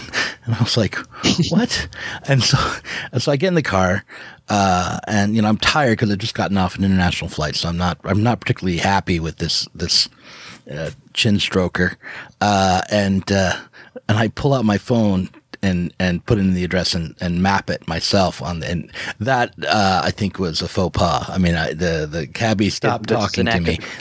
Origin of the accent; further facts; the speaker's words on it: United States; Zero Books is a UK imprint, but I'm an American.